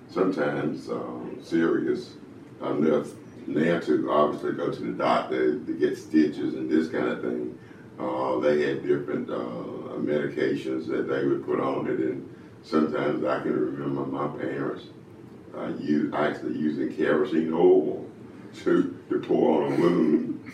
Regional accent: Wilson County, United States; I was born in Wilson County, and in the Sims area. Grew up there, and I have lived in this general area all my life.

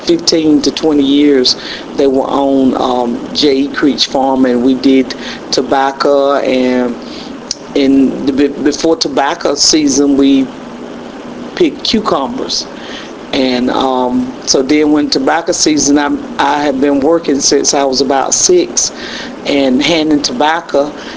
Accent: Hookerton, North Carolina, United States; I was born and raised in Greene County. And the little town was called Hookerton, even though we were in the countryside

